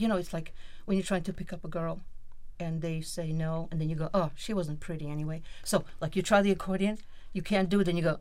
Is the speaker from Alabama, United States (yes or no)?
no; Chicago, Illinois, United States; I grew up in Chicago. So yeah. Chicago.